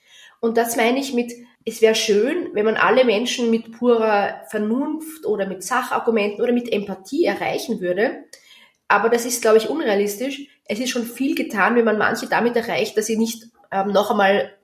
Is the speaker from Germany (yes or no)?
no; Austria; wenn ich als Österreicherin mit dem Zug in Deutschland fahre